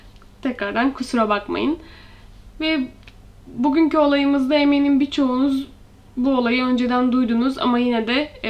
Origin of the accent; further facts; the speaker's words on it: Manisa, Turkey; benim de çocukluğum Manisa'da geçti